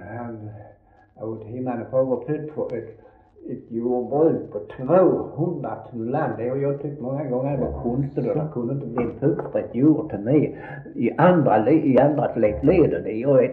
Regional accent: Lindåsåsen, Skåne, Sweden; born there; Och ja, och jag är född på Lindåsåsen

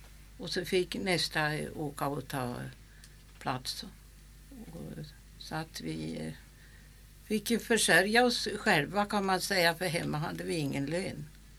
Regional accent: Östra Hals, Uppsala County, Sweden; Ja, jag är född i Östra Hals den 19 mars 1912. Och jag har varit borta ett år i Stockholm. Annars så har jag ju varit i byarna Hals och Västerensta i hela mitt liv.

